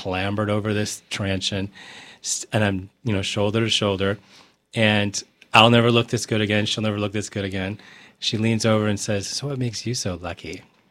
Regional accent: Michigan, United States; And, of course, what endeared me to her early on was I'm from Michigan. She's from Michigan.

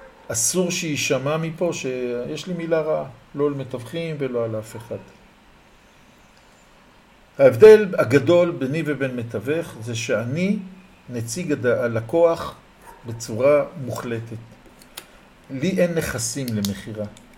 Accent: Jerusalem, Jerusalem District, Israel; אני ירושלמי, אנחנו מדברים מהבית שלי.

